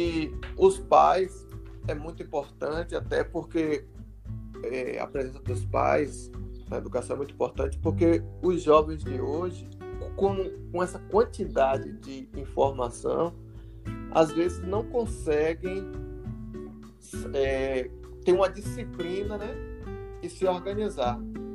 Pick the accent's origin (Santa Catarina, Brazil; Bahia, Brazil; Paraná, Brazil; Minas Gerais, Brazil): Bahia, Brazil; Feira de Santana; Meninos que moram em bairros aqui periféricos de Feira de Santana, que eu sou da cidade de Feira de Santana, na Bahia.